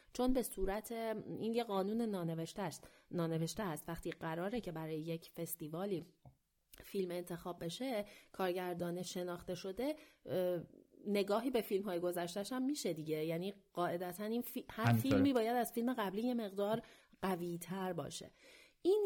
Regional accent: Iran; ولی در هر حال خب به عنوان یک ایرانی از اینکه ایران امسال از اسکار جاموند خوشحال نیستم

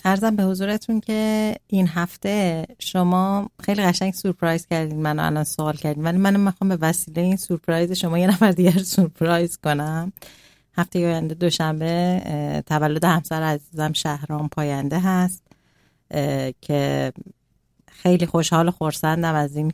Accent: Iran; now in Sweden; چرا ما نمیتونیم بپذیریم که ما ایرانی هستیم

